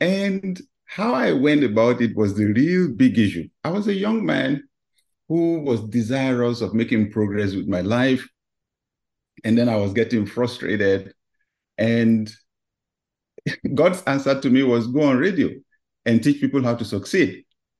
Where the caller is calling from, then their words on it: Atlanta, Georgia, United States; Well, I am speaking from Atlanta, Georgia.